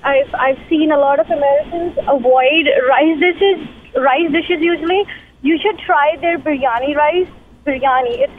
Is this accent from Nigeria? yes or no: no; Pakistan; Yeah, I'm Pakistani.